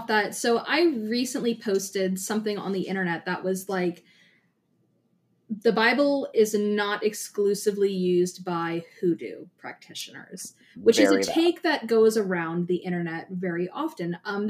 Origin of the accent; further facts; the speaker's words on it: United States; But I live in America, I'm from America, and even though my background, my familial background, the things that I do were from Irish people, I'm on the American continent